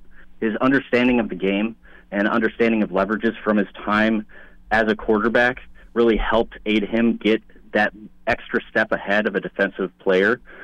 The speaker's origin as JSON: {"language": "English", "town": "Champaign", "region": "Illinois", "country": "United States", "said": "I'm from Champaign originally, where the University of Illinois is."}